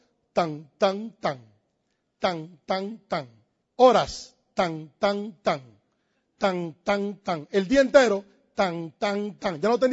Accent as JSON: {"language": "Spanish", "country": "Dominican Republic", "said": "Yo soy cristiano, punto. Yo no tengo que pensar todos los días si yo soy casado. Yo no tengo que estar pensando todos los días, pues yo soy casado, punto. Yo no tengo que estar pensando si yo soy dominicano. Yo soy dominicano."}